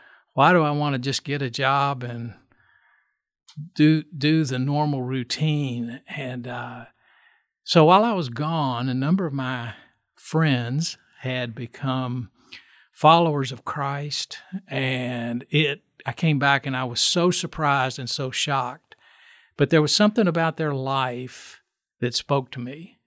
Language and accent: English; Lexington, Kentucky, United States; And I grew up on Cassidy Avenue, which many of your listeners will know, but it's near Morton School and Cassidy Elementary. And at that time, this may be of interest, Cooper Drive was the end of Lexington.